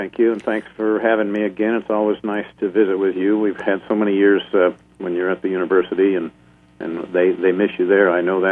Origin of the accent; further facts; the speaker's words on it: Arizona, United States; though I was from Pima County, as Dr. Carmona is, nobody knew me